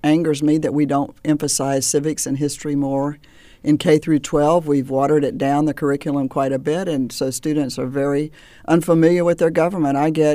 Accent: Tampa, Florida, United States; born there; But I was always trying to get back home because I was born in Tampa.

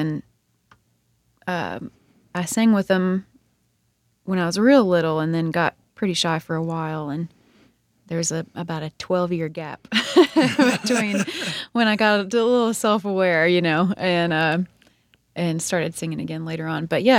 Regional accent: Jackson, Tennessee, United States; also born or lived in Memphis / Nashville; Yeah, I was born in Memphis and raised in Jackson until age 11, and we moved to Nashville.

